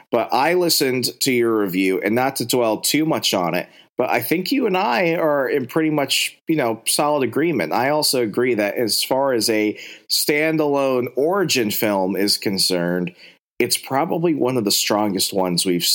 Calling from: Virginia, United States; So I am recording from Virginia, back where we really have seasons.

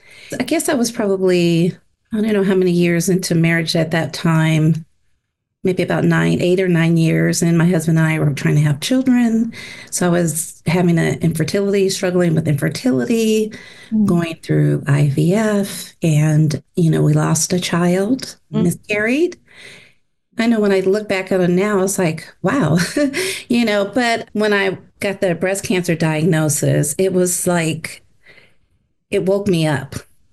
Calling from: Palmdale, California, United States; I am coming from Southern California. It's a town north of LA called Palmdale, California.

